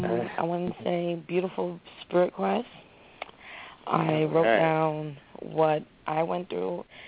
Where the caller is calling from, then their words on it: Connecticut, United States; I'm calling in from Connecticut.